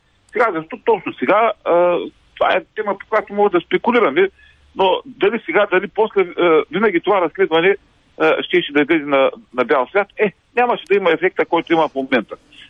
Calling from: Ruse, Ruse Province, Bulgaria; съм от Русе

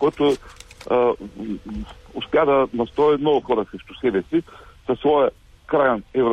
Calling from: Ruse, Ruse Province, Bulgaria; съм от Русе.

